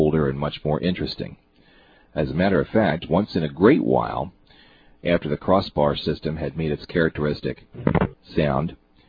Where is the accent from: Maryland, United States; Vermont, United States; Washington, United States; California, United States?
Maryland, United States; As a young boy growing up near Baltimore in the 1960s with a healthy curiosity as to how things worked, I used to listen to the telephone switching equipment and wonder what was going on.